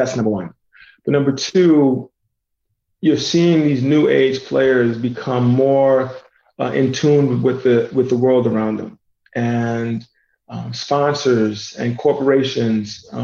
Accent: New York City, New York, United States; parents are Nigerian, went to Indiana University. I was born and raised in New York City

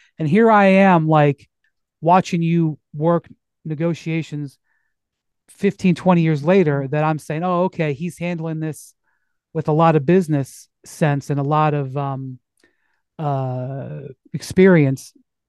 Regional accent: Akron, Ohio, United States; And I mean, I'm from Akron.

